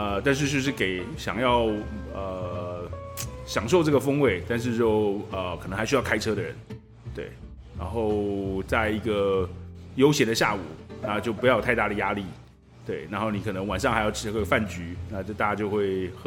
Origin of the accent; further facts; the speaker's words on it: United States; moved away as an adult; now in Taiwan; 对，小时候在美国长大。